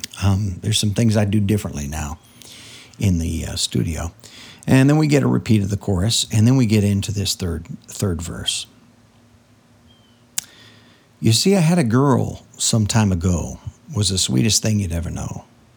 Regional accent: United States; I'm an American through and through. I'm proud to be an American.

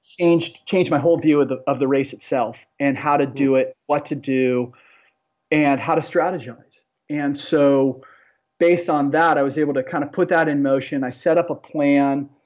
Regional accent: Palos Verdes, California, United States; I knew of the Barks the entire time growing up in Palos Verdes

